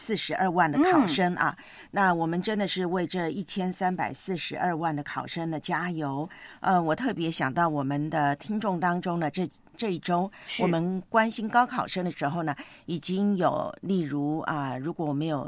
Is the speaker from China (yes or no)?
no; Taiwan; 那么在台湾我的老家呢现在是真的是露营的风潮